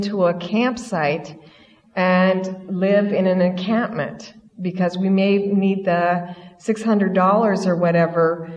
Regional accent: United States; You know, we grew up in America. We like nice things.

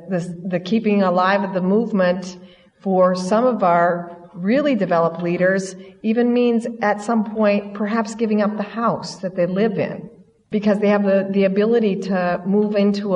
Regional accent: United States; You know, we grew up in America. We like nice things.

